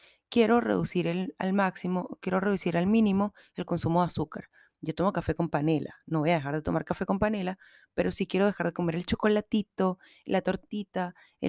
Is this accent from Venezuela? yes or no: yes; Venezuela; quienes vivimos en otros países y somos venezolanos